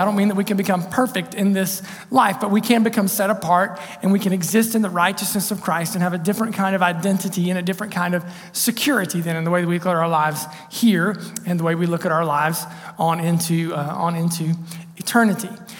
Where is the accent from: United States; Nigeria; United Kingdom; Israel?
United States; South Point, Ohio; I grew up in South Point, Ohio. So we were going back to good old South Point High School for a basketball game one winter's night.